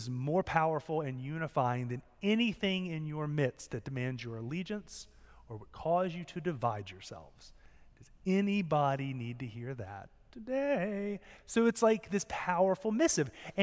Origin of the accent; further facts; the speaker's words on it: Winston-Salem, North Carolina, United States; I grew up in Winston-Salem, and we didn't have anything remotely. We had like paste picante sauce until like 1996 in Winston.